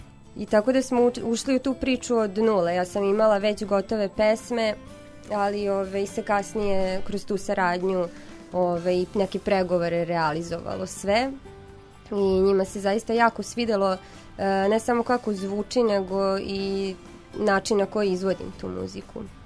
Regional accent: Kikinda, Vojvodina, Serbia; Zanimljivo je da se pojavljuju sove iz Kikinde i neki tako još elementi, nasleđe i neke ulice, pošto je to moj rodni grad.

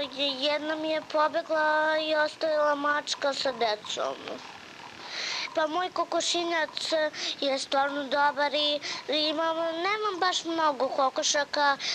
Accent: Rudnik, Šumadija, Serbia

